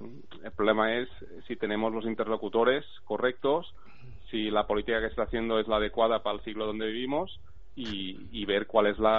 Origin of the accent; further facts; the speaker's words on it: Catalonia, Spain; Me siento catalán, me siento español y eso no va a cambiar nada.